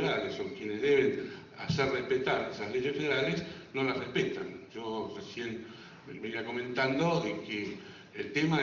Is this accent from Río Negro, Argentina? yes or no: no; Buenos Aires, Argentina; yo asumo como porteño, y cada uno como de cada jurisdicción asuma también su sentido de culpa